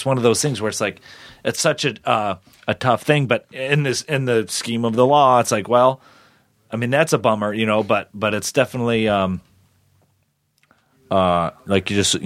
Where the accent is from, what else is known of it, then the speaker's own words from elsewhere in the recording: United States; As someone who's been born and raised in the United States you know, somewhat middle class, you know, I didn't have a horrible life growing up.